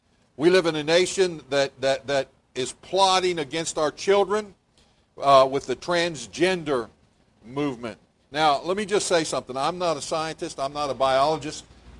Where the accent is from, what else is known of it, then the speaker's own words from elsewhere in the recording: United States; I thank God that I'm American